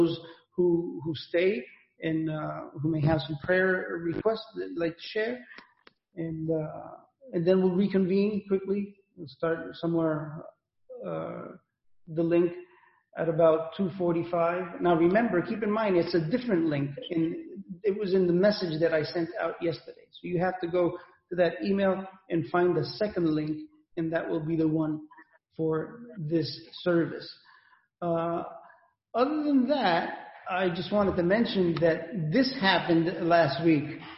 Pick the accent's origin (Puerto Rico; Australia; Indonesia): Puerto Rico; Guayanilla; spent part of my childhood in the island of Puerto Rico. And in the island of Puerto Rico, my hometown is the one that is outlined.